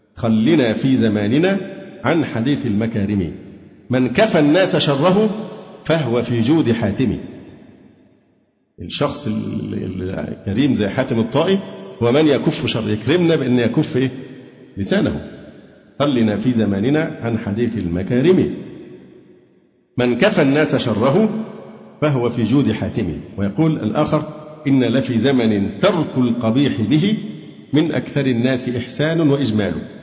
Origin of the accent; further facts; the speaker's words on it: Alexandria, Alexandria Governorate, Egypt; أنا اسكندراني وفي الدعوة السلفية من حوالي 35 سنة،